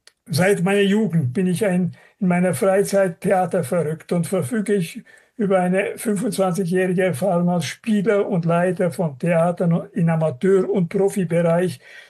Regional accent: Zuoz, Graubünden, Switzerland; also born or lived in Zürich; Ich bin geboren 1944 in Zürich als Bürger von Poschiavo, also den italienischsprachigen Teil des Kantons Graubünden, aufgewachsen in Zurz, Engadin

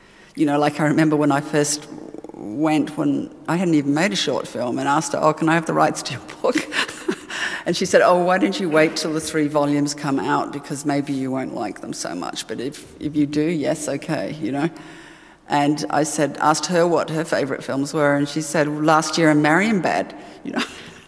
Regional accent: New Zealand; I'm a New Zealander

